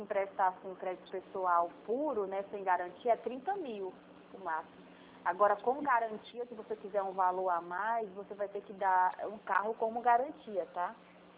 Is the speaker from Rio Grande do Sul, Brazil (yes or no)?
no; Caieiras, São Paulo, Brazil; now in Franca, Brazil; Isso, sou de Caeiras, eu trabalho aqui em Franco.